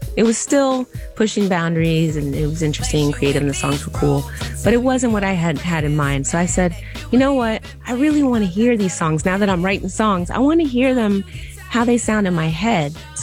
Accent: Philadelphia, Pennsylvania, United States; even though I was from Philly and he was still living in Philly

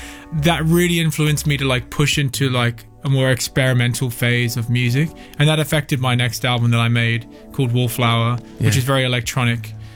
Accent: Australia; now in London, United Kingdom; Like, growing up in Australia at that time, it wasn't pre-internet, but it was, the internet didn't have as much influence on like the local scene.

